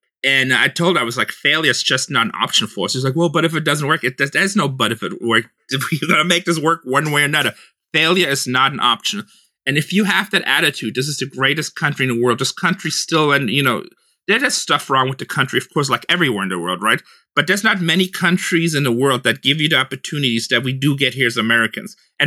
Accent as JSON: {"language": "English", "country": "Germany", "lives_now": "United States", "said": "I'm an immigrant, just for the record, first generation. I wasn't even born here, so my daughter's first generation. I'm from Germany."}